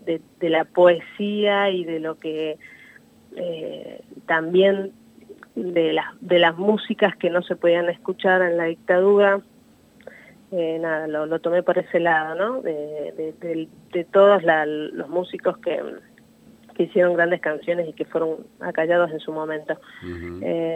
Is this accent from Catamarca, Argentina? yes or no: yes; Catamarca, Argentina; Yo soy de Catamarca.